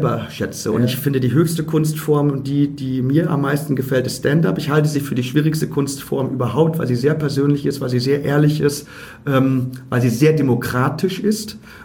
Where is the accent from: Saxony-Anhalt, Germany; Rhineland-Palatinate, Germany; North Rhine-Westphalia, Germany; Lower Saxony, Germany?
Lower Saxony, Germany; Hagen an der Ems; ich komme aus einem Ort, wo es kein Theater gab. Ich komme aus dem Emsland, Hagen an der Ems, da gibt es einfach kein Theater.